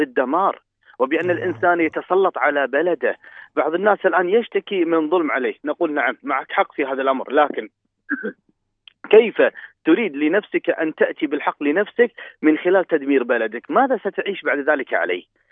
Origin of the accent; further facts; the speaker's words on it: Kuwait; ونحن خاصة في الخليج أنا أقول، وتحديدا في بلدنا الكويت